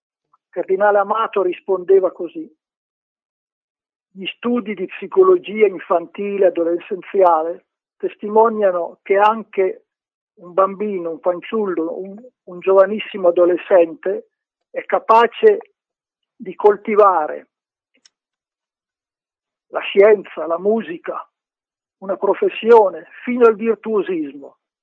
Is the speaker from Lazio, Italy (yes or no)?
no; Piedmont, Italy; figlio della mia terra, del Monferrato, delle Langhe, dell'Astigiano e dell'Albese